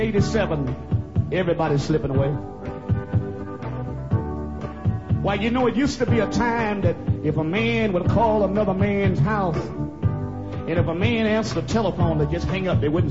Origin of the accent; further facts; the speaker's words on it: Montgomery, Alabama, United States; You know, I'm from Montgomery, Alabama. And I went down to Montgomery the other day to visit with my grandparents.